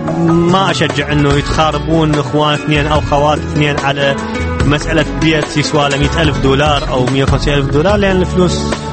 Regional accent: Iraq; العراق كبرني وتعب علي خلي صادر البيت ما أريد، وعندي حقوق يعني أنا مواطن عراقي أعتبر

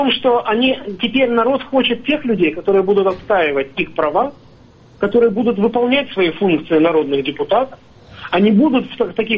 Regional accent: Ukraine; Я украинец.

